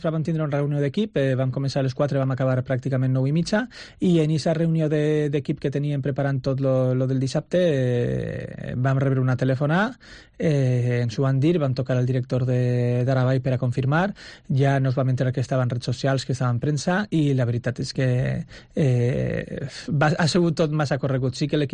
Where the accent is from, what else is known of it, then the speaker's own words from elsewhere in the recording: Onda, Valencian Community, Spain; al final jo sóc d'Onda i sempre pensa el meu poble en portar-lo allí